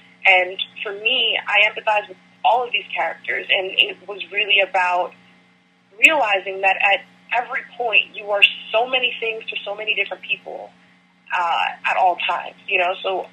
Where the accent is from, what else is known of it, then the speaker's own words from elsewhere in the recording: Nigeria; I am still black, I'm still Nigerian and all of those things